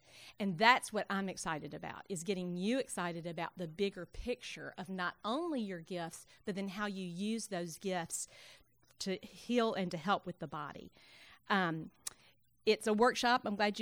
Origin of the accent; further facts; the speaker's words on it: Jackson, Mississippi, United States; So I grew up in Jackson